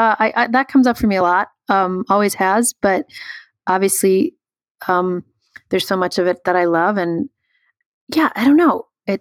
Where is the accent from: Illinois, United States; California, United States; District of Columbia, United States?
Illinois, United States; Chicago; Both Cubs and White Sox, because, you know, we grew up in Chicago.